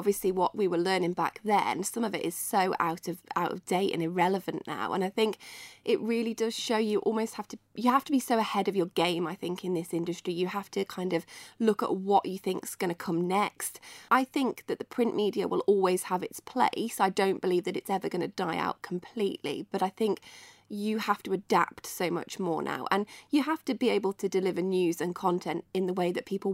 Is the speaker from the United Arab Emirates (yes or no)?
no; Isle of Man; also born or lived in Northampton; I would say born in Northampton more than raised. We moved to the Isle of Man when I was about seven. So I would say the majority of my childhood has been spent on the island growing up. And then obviously all my schooling done here.